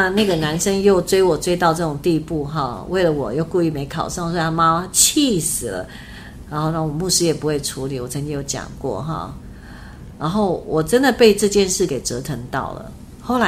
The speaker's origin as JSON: {"language": "Chinese", "region": "Kaohsiung", "country": "Taiwan", "tie": "born or raised there", "said": "我小学六年级就搬到高雄的鼓山哈，然后那里呢，就是我们家后面就是有火车铁轨啊"}